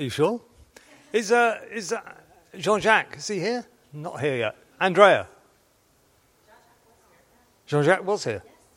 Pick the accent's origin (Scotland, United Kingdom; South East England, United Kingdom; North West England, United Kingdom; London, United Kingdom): London, United Kingdom; I am actually a Londoner myself. I don't know what a Londoner really means, but I sort of grew up. I went to university here, and I worked here for a number of years.